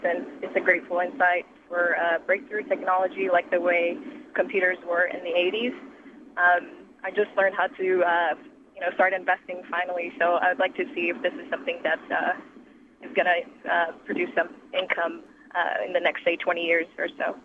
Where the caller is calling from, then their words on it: McKinney, Texas, United States; Hi, I'm calling from McKinney, Texas, and this question is for Anissa.